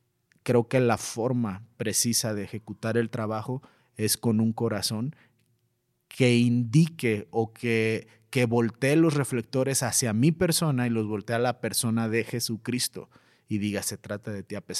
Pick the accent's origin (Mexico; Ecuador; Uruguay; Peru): Mexico; Y nosotros como mexicanos, creo que todo Latinoamérica tal vez entendemos el término el sueño americano